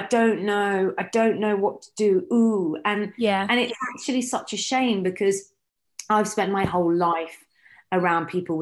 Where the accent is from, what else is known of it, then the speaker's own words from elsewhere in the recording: United Kingdom; born there; It should be that I'm British Asian. So yes, I sound British because I was born here.